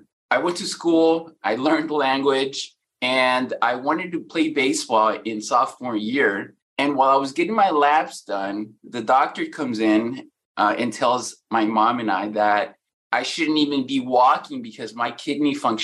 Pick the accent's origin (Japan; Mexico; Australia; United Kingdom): Mexico; now in United States; When we came from Mexico, we lived on food stamps here. We lived in a one-car garage that we converted into a bedroom.